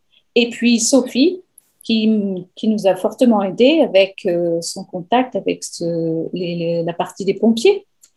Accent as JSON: {"language": "French", "country": "France", "moved": "as an adult", "lives_now": "Australia", "said": "moi en tant que Française qui suis arrivée après, ici sur les terres australiennes."}